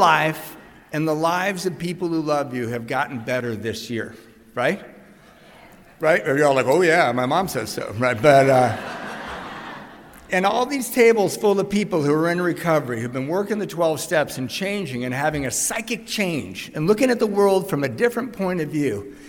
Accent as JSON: {"language": "English", "town": "Redondo Beach", "region": "California", "country": "United States", "tie": "born or raised there", "said": "I grew up in Redondo Beach in the 70s and 80s."}